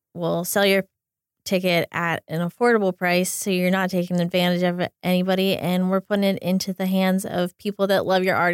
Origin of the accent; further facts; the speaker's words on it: Pennsylvania, United States; now in Los Angeles, United States; I grew up south of Pittsburgh in Pennsylvania.